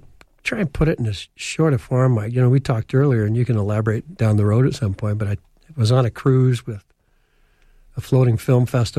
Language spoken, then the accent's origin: English; Glasgow, Scotland, United Kingdom; growing up in Glasgow, my parents are we're half Scots, half Irish.